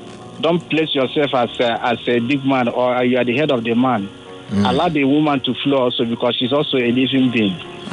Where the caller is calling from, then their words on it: Lekki, Lagos, Nigeria; calling from Lekki.